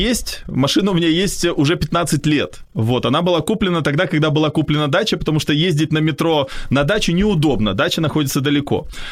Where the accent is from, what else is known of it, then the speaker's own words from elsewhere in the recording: Kyiv, Ukraine; also born or lived in Saint Petersburg, Russia; в Питере, где я, собственно, и родился, а потом меня перевезли, когда я чуть-чуть подрос, перевезли в Киев. Поэтому я всегда говорю, что я родился в Питере, ну, хотя по факту фактически всю жизнь прожил в Киеве.